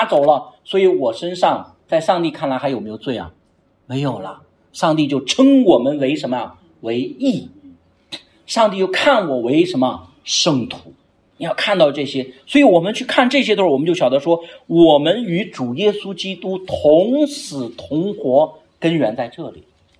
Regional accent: China; 我们中国人都很喜欢读四大名著

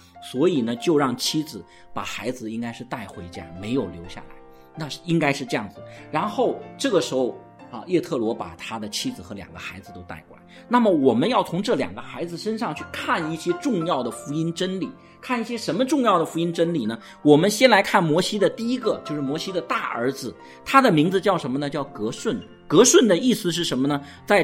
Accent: China; 我是一个中国人

